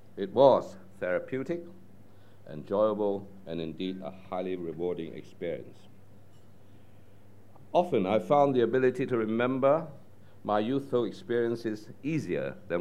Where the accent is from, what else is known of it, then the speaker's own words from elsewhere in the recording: Hong Kong; I grew up in Hong Kong a very, very long time ago.